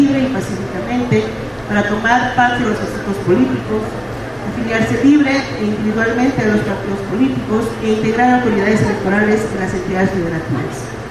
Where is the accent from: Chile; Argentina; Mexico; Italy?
Mexico; Chiapas; que conocimos acá, somos paisanos, chiapanecos.